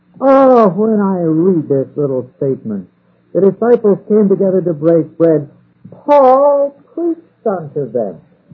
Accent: Ottawa, Ontario, Canada; Now, I grew up in Ottawa, the capital of Canada.

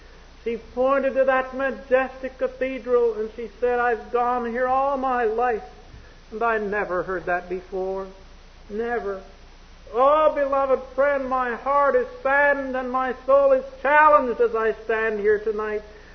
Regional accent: Canada; Well, I said, I'm from Canada

